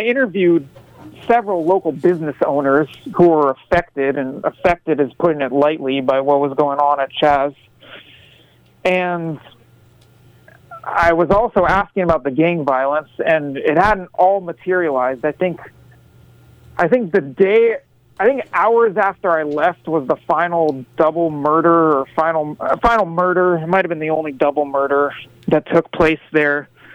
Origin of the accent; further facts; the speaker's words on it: Los Angeles, California, United States; And obviously, I'm from Los Angeles. Los Angeles is as affected as by homelessness and drug and gang activity as any city around.